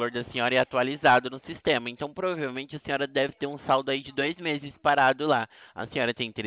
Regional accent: Presidente Prudente, São Paulo, Brazil

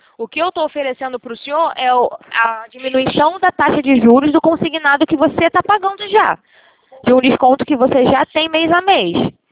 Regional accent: Rio de Janeiro, Brazil; eu sou de Madureira.

